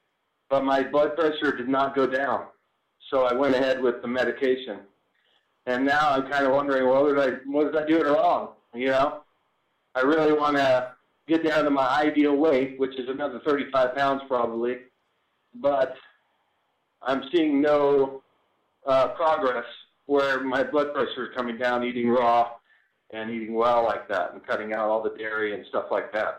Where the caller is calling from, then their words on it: Austin, Texas, United States; also born or lived in Sacramento; I'm actually calling from Austin, Texas.